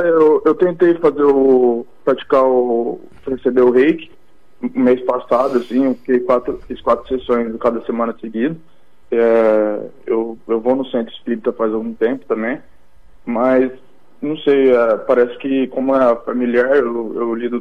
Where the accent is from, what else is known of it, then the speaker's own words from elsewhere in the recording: Araçatuba, São Paulo, Brazil; Isso, eu sou de Araçatuba.